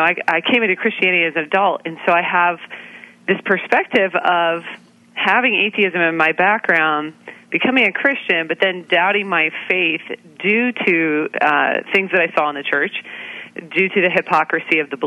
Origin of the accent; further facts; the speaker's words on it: Pacific Northwest, United States; I was raised in the Pacific Northwest, where I was really affected by the beauty of the creation all around me.